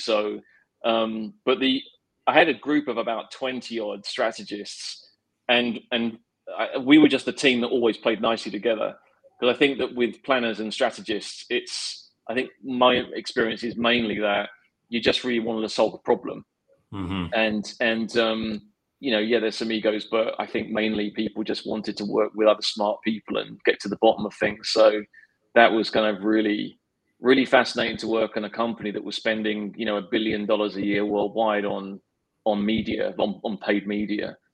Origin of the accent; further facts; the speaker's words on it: London, United Kingdom; now in United States; Came back to London. I'm a Londoner and I live in the States now, but I really love London